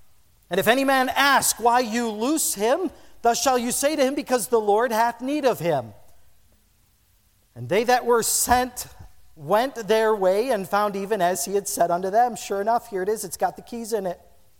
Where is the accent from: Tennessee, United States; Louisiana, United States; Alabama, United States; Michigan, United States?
Michigan, United States; born there; I was born in the Upper Peninsula.